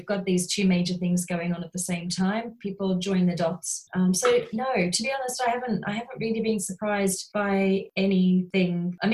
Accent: Australia; I don't know if you can tell, but I'm from Australia

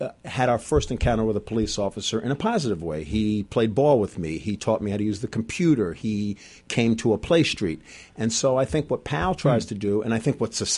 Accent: Mount Vernon, New York, United States; also born or lived in Bronx; yes, I was born in the Bronx, grew up in Mount Vernon. So I'm sort of stayed pretty close to home.

